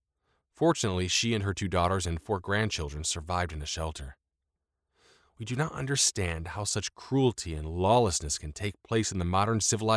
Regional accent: United States; also born or lived in Germany; I am an American of Ukrainian origin and speak the language fluently. My parents and I were part of a refugee wave of millions of people in post-World War II Europe.

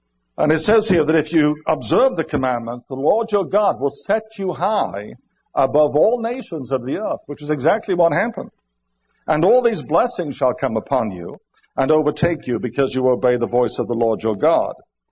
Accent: England, United Kingdom; I can remember growing up in England, Sunday was a day that we as children did not enjoy at all.

